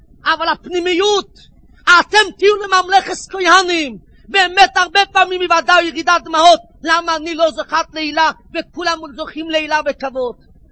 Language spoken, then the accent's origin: Hebrew; Jerusalem, Jerusalem District, Israel; now in Bnei Brak, Israel; אני גר היום בבני ברק, אבל אני יליד דור שביעי מצד האמא של ירושלים.